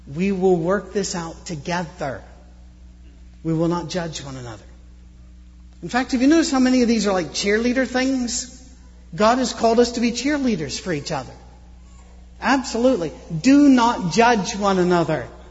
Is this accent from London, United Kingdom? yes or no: no; Scotland, United Kingdom; Even though I'm a cynic because I'm Scottish